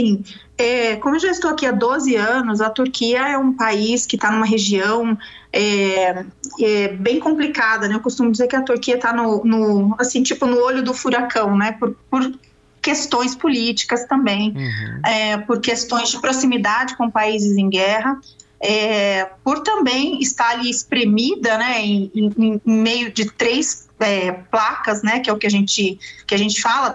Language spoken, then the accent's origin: Portuguese; Brazil; now in Turkey; eu sendo brasileira, então a gente não desiste nunca, né? A gente fica aqui e aprende com os turcos a superar, né?